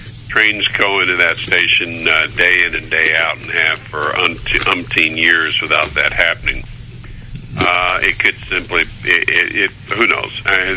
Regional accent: Midwest, United States; And I, as a Midwesterner, I'd rather jump off a 100-story building than put up with that.

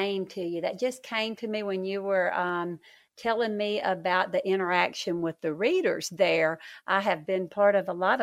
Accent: the South, United States; accent: Southern; if my Southern accent's kind of tricky there

